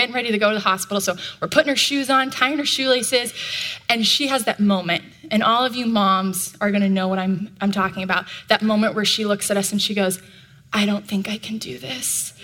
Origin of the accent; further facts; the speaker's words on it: Los Angeles, California, United States; And I grew up here in Los Angeles. I was the youngest of four children.